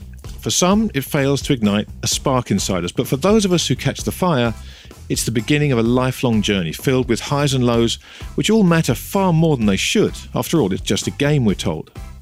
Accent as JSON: {"language": "English", "region": "England", "country": "United Kingdom", "said": "I'm going to go first as an English rugby fan who wasn't there"}